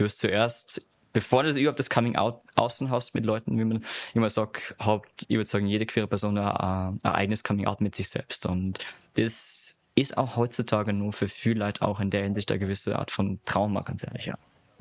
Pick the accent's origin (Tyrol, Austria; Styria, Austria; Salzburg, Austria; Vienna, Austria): Salzburg, Austria; Unken; Kleines Dörfchen im Pinzgau in Salzburg namens Unken. Und ist da kleines Bergdörfchen.